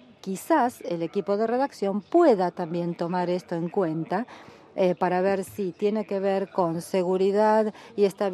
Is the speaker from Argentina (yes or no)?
yes; Argentina; soy de acá de Argentina